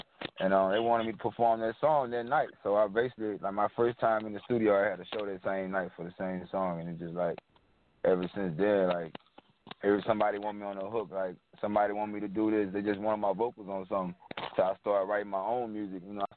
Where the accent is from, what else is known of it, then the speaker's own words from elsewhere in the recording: Ruston, Louisiana, United States; Well, by the way, like you say, I'm from Ruston, Louisiana.